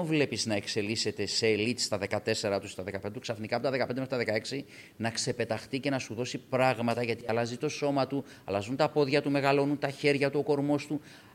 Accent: Thessaloniki, Central Macedonia, Greece; Εγώ είμαι Θεσσαλονικιός

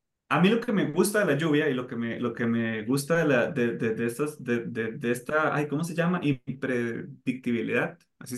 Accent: Costa Rica; costarricenses

